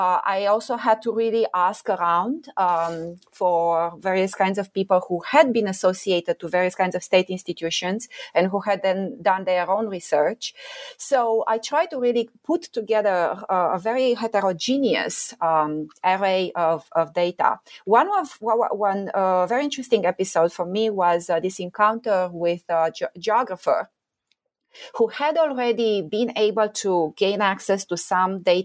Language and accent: English; Romania; I grew up in Romania.